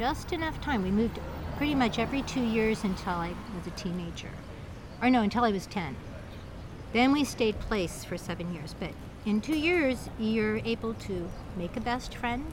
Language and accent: English; Hawaii, United States; born there; Sort of. I was born in Hawaii.